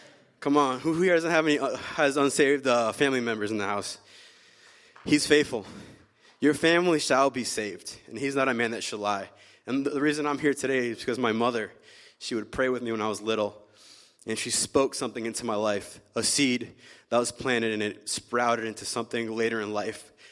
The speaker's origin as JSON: {"language": "English", "region": "Florida", "country": "United States", "said": "So I'm from Florida. It's a little colder than I expected. I'm a Florida boy. I'm a little wimp when it comes to cold weather."}